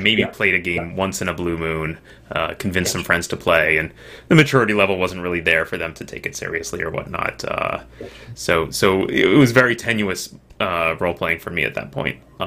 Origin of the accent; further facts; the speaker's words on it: New York, United States; I grew up in New York. We flew out to Milwaukee, which is where it was back then.